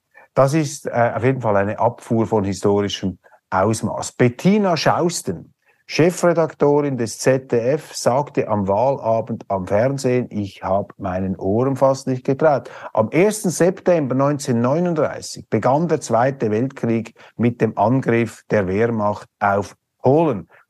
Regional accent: Switzerland; Das kann ich Ihnen einfach als Schweizer sagen. Von Demokratie verstehen wir ein bisschen etwas.

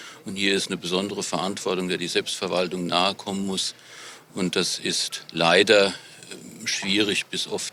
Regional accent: Wiesbaden, Hesse, Germany; Ich komme aus Wiesbaden

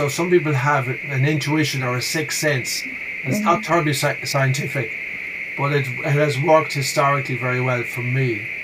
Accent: Connacht, Ireland; I'm from Connemara, the mountains and the coast. We live right by the sea. So on one farm side, we're fishermen. We went on pilgrimage as kids to our monastic islands, to our holy mountains.

